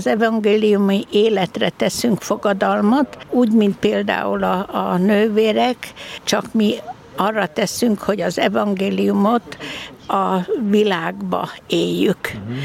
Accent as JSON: {"language": "Hungarian", "town": "Esztergom", "region": "Komárom-Esztergom", "country": "Hungary", "tie": "born or raised there", "said": "Igen, ős esztergomi vagyok, és esztergomi polgári családból származom, aki katolikus család volt"}